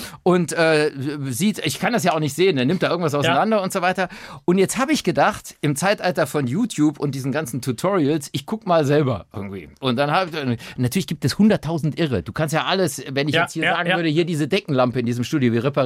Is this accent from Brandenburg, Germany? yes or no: no; North Rhine-Westphalia, Germany; ich bin ja selber aus Nordrhein-Westfalen.